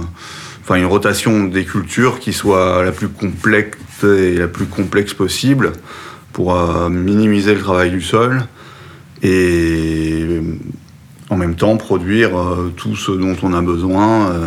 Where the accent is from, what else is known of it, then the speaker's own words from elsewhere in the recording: Belgium; Je suis originaire de Belgique.